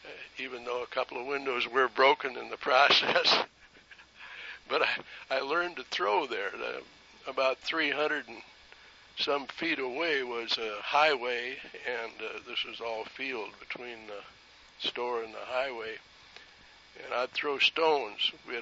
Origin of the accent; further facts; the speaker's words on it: Racine, Wisconsin, United States; born there; I was born in Racine, Wisconsin, and by the time I was a year old, I had polio epidemic closed the schools in Rockford.